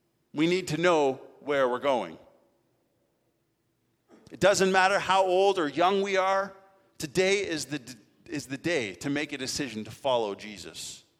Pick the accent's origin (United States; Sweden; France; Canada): Canada; I'm Canadian. I'm from Canada. I have been there. I have walked the ground. My whole life has been there.